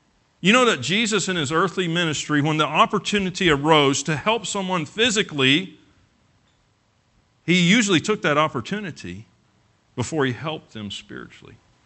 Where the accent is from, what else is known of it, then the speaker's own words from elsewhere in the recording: the South, United States; Now, I'm from the South. I can do this really well.